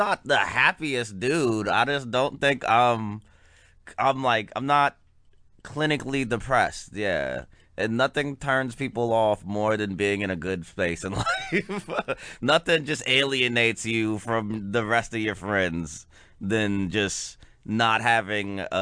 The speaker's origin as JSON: {"language": "English", "region": "South Carolina", "country": "United States", "tie": "born or raised there", "said": "I grew up in South Carolina."}